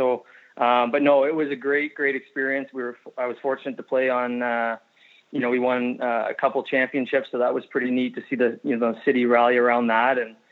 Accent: Chatham, Ontario, Canada; I grew up in Chatham, and I was pretty lucky.

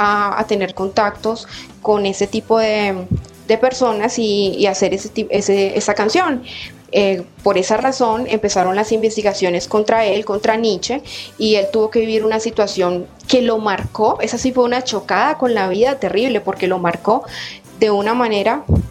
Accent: Colombia; Me gusta mucho el vallenato, obviamente. Soy colombiana, pero me gusta mucho también la salsa porque he crecido con ella.

